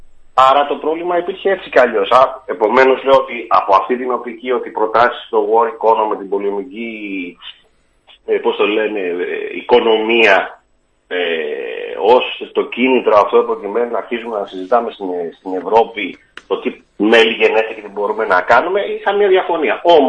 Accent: Livadeia, Central Greece, Greece; στην πατρίδα μου, στη Λιβαδιά

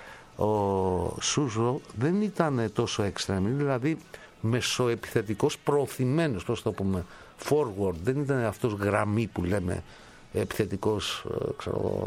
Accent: Arta, Epirus, Greece; Για μας που είμαστε από την Άρτα, το Αγρίνιο είναι μεγάλη πόλη.

